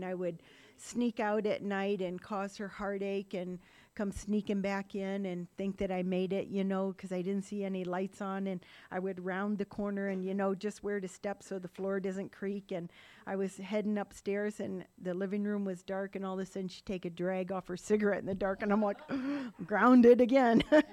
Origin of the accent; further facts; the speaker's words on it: Ohio, United States; I grew up in Ohio. I'm one of five kids, and my parents were good people